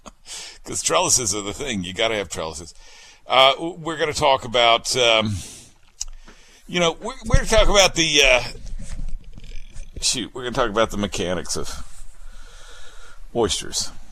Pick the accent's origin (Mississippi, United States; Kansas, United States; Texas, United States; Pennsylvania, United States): Mississippi, United States; also born or lived in Alabama; I'll have to say I come from Mississippi and Alabama.